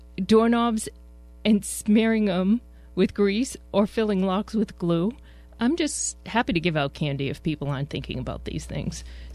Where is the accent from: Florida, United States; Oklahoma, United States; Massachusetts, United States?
Massachusetts, United States; Boston; As you know, if you listened last week, I'm a Bostonian.